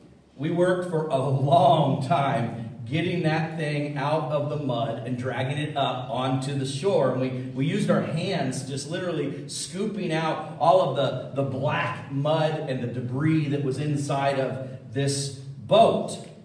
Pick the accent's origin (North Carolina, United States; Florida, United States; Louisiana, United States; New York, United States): Florida, United States; When I grew up down in Florida, I had a couple of buddies that we got into a lot of mischief with.